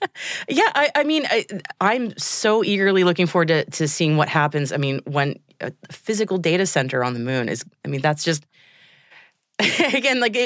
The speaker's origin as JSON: {"language": "English", "country": "United States", "said": "I was going to say we're American."}